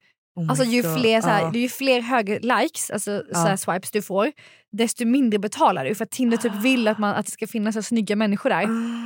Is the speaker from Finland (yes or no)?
yes; Finland; Jag är finlandssvensk. Jag har fått höra att jag låter som ett mumintroll.